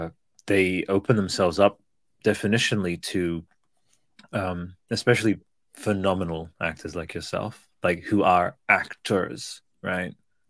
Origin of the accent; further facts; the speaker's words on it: Australia; I'm Australian, so maybe I have a back way.